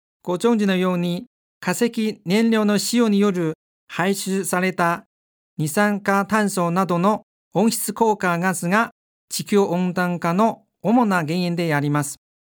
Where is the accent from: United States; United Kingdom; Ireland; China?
China; Liaoyang, Liaoning; Japanese is a second language; now in Japan; 私は3、4年に一度、中国の遼寧省、遼陽市の故郷に帰りますが、帰るごとに故郷の大きな変化を感じています。